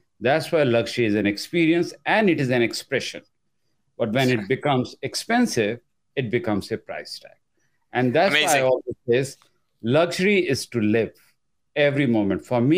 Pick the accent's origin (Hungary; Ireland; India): India; English is a second language; So I grew up in India